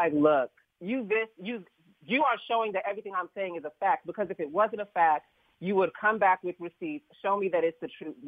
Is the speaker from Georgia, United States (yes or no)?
yes; Atlanta, Georgia, United States; I'm from Atlanta, so mm-hmm. you're not going to talk about my mammy.